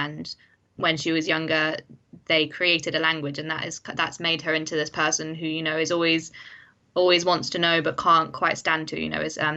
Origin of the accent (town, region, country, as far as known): East of England, United Kingdom; born or raised there